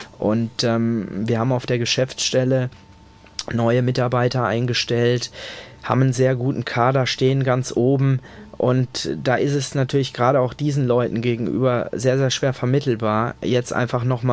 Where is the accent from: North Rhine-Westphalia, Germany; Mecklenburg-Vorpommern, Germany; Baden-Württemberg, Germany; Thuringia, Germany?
Baden-Württemberg, Germany; Walldorf; nicht zuletzt kommen wir beide aus Walldorf, was ja nun auch ein Zufall irgendwo ist.